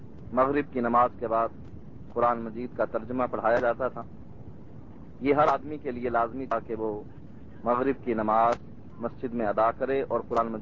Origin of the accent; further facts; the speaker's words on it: Sarai Sidhu, Punjab, Pakistan; ہم امبالہ سے شفٹ ہو کر ڈسٹرکٹ ملتان, جو اب ڈسٹرکٹ خانیوال بن چکا ہے, اس کا ایک قصبہ ہے سرائے سدھو, وہاں میں نے ابتدائی تعلیم حاصل کی.